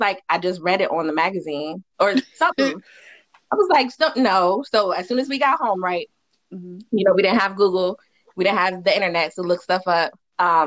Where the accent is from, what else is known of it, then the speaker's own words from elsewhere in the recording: Denver, Colorado, United States; Girl, listen, so you know I'm from Denver, so I was West Side all day.